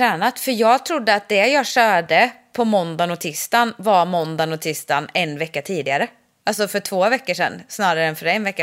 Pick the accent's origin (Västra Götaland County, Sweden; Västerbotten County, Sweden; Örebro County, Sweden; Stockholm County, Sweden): Västra Götaland County, Sweden; Ulricehamn; Ja, det heter det hemma i Ulricehamn också.